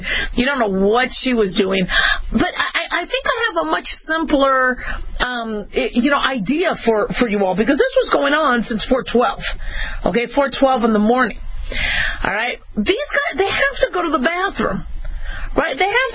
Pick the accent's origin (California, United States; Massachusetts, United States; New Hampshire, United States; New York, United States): California, United States; Los Angeles; born there; I was born in Cedars of Lebanon, which is now called Cedars of Sinai. So I was born there, but I remember living off of the DeSoto exit.